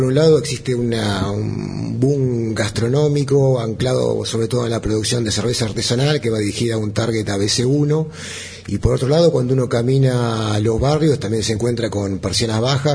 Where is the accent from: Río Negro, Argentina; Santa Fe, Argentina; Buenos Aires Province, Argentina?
Buenos Aires Province, Argentina; Mar del Plata; Para quienes procedemos de Mar del Plata